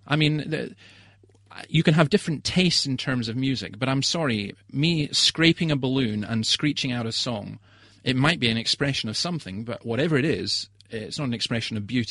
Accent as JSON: {"language": "English", "region": "Scotland", "country": "United Kingdom", "tie": "born or raised there", "said": "I grew up in the Scottish Highlands, and it was the stunning beauty"}